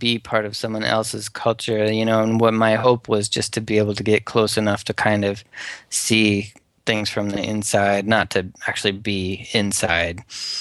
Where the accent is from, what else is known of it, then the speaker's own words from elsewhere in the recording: Winona, Minnesota, United States; now in Wisconsin, United States; I mean, I grew up in Winona, so it's kind of on the border of the two places.